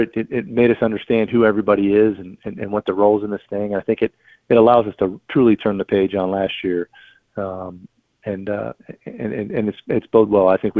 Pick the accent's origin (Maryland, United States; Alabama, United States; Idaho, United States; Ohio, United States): Maryland, United States; Crofton; also born or lived in Brookville, Maryland / Montgomery County, Maryland; So I'm from a place called Brookville, Maryland, right outside of D.C. I grew up actually in Crofton, which is kind of over towards Annapolis, Maryland, and then finished my high school years in Montgomery County, Maryland.